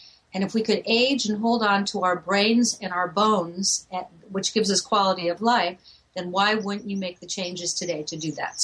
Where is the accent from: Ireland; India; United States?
Ireland; I'm Irish. You know, we either drink or write. I do both.